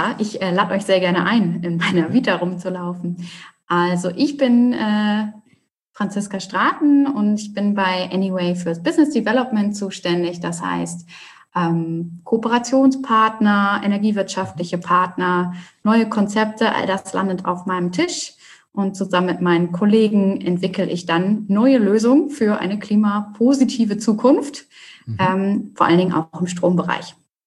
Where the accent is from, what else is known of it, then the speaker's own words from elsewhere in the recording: Hamburg, Germany; Ich bin eine Hamburger Dern, habe es quasi nie aus der Stadt rausgeschafft. Ja. Bin auf St. Pauli aufgewachsen und dann sind meine Eltern in eine ökologische Genossenschaft gezogen, die sie gegründet haben.